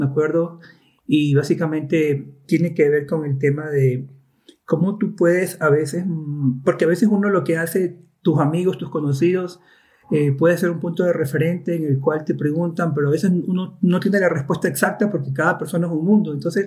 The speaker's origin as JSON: {"language": "Spanish", "country": "Ecuador", "said": "Yo soy de Ecuador y vivo en Cuenca ahora."}